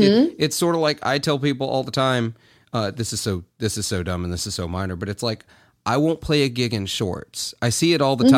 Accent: Clarksdale, Mississippi, United States; I'm from Clarksdale, Mississippi.

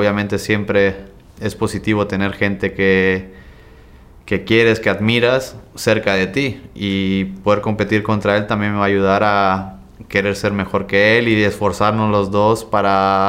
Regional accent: Mexico; Es una ciudad que me gusta mucho, que hay mucha gente mexicana, donde yo me siento como en mi país

